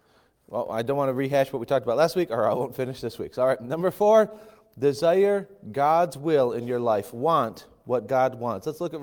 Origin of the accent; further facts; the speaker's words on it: United States; that's hard to do as an American, and a practical point.